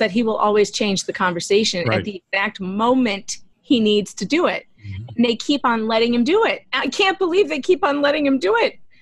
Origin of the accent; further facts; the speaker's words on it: Chicago, Illinois, United States; I'm from Chicago. Not everybody in Chicago is an idiot. Like, outside of Chicago, Will County is totally red.